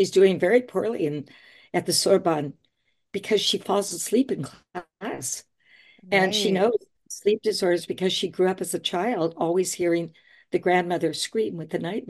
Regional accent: California, United States; now in Oregon, United States; I grew up in California, but by this time we'd been living several years in Oregon.

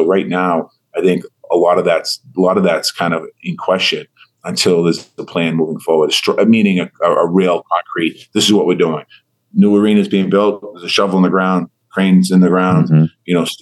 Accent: Boston, Massachusetts, United States; It's my hometown where I'm from.

